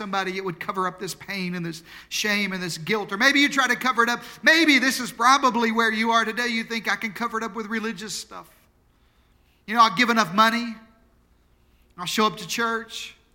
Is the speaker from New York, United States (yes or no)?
no; Arkansas, United States; and I'm from Arkansas, so I really am from Arkansas.